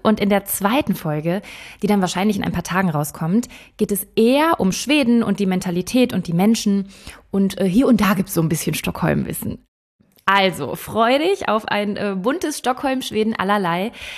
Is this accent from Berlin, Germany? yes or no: yes; Berlin, Germany; wir kommen aus Berlin, also unsere ganze Gruppe, ne?